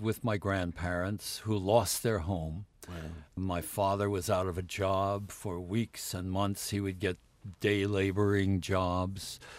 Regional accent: Beaumont, Texas, United States; And I grew up in Beaumont, Texas.

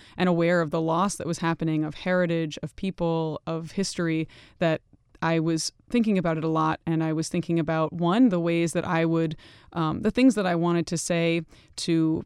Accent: New York City, New York, United States; born there; So I'm Syrian American. I was born in New York City, but obviously growing up in the Syrian diaspora, I'm connected to Syria in a way that for me is constant, unavoidable.

